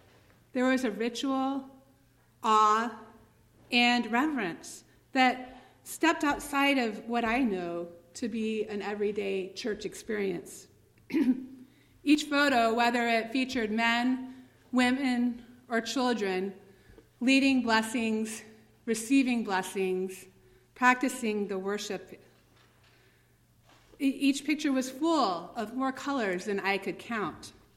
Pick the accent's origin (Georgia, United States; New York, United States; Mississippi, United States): Georgia, United States; Atlanta; I grew up in Atlanta, and I have a deep love for the city, even though sometimes I also poke fun at it.